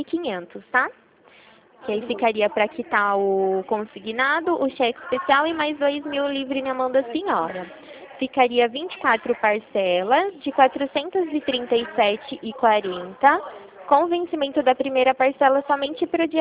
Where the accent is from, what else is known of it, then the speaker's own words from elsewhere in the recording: Rio Claro, São Paulo, Brazil; Sou daqui de Rio Claro, estado de São Paulo.